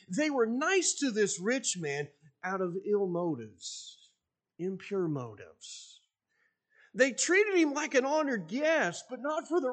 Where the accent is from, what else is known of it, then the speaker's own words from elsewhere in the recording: Ohio, United States; a lot of people didn't like me because I was from Ohio.